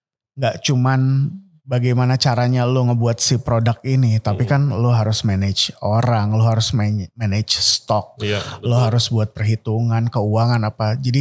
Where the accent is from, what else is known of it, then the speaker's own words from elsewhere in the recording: West Java, Indonesia; Karena gue Jawa Barat, gue orang Sunda.